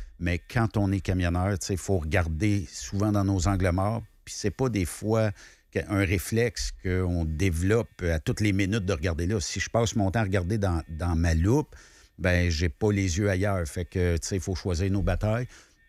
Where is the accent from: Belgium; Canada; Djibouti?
Canada; Ben, c'est parce que là, on est un Canadien.